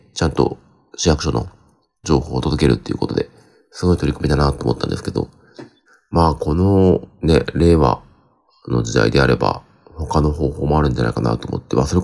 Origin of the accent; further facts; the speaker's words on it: Tokoname, Aichi, Japan; 僕の出身地のですね、愛知県常滑市